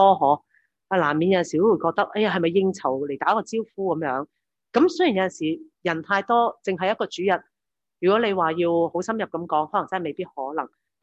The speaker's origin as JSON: {"language": "Cantonese", "country": "China", "said": "我哋中国人就唔好习惯嘅"}